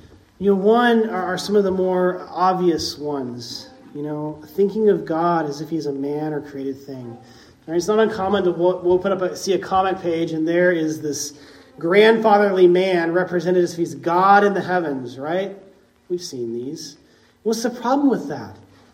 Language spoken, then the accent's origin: English; Texas, United States; And when I grew up in East Texas, it's all like this.